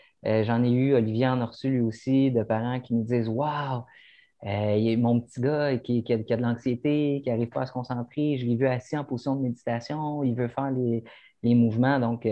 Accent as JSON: {"language": "French", "town": "Joliette", "region": "Quebec", "country": "Canada", "tie": "born or raised there", "said": "je viens de Joliette, j'ai une petite ville assez rock'n'roll, j'ai été, dès mon plus jeune âge, hyperactif"}